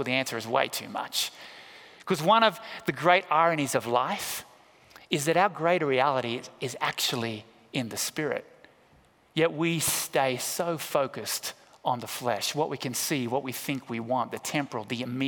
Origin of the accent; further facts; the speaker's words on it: Hobart, Tasmania, Australia; I grew up at the foot of a mountain called Mount Wellington in my hometown of Hobart in Tasmania in Australia.